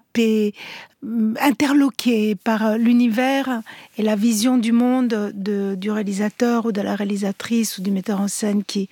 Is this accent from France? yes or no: no; Italy; Voilà, je suis italienne aussi.